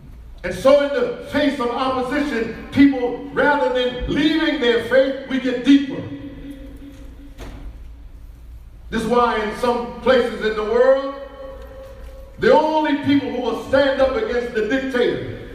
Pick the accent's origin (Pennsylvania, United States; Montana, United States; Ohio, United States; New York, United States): New York, United States; I grew up in Brooklyn, New York, so my reality, my background is different.